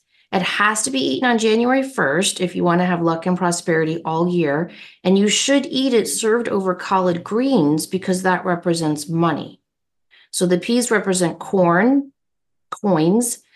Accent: United States; But what do I know? I'm an American.

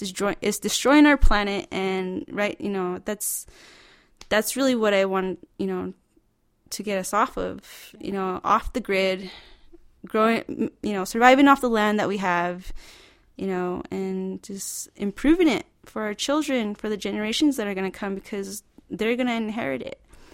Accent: United States; being Native American, I grew up on the land, and that's how I was taught.

